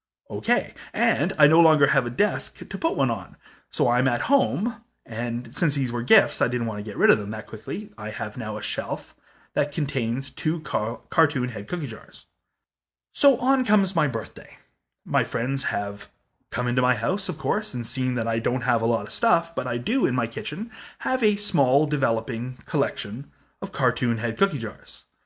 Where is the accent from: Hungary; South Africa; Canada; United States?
Canada; as a Canadian, I often encounter contests that are only open to Americans.